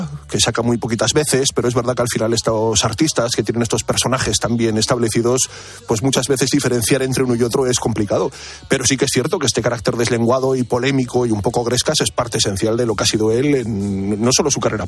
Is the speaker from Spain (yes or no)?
yes; San Sebastián, Basque Country, Spain; yo no soy de Barcelona ni he crecido en los años 60, soy un poquito posterior y soy de San Sebastián.